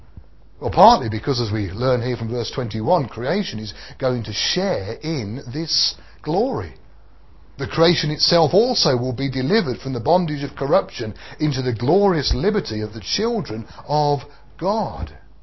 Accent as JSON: {"language": "English", "town": "Birmingham", "region": "West Midlands", "country": "United Kingdom", "tie": "born or raised there", "said": "Many years ago, when I was brought up in Birmingham"}